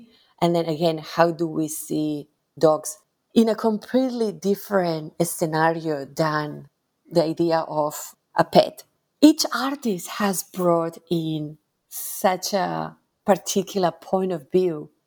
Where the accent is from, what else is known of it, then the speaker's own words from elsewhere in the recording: Barcelona, Catalonia, Spain; English is a second language; I grew up in Barcelona, and Barcelona, we all live on top of each other in little apartments.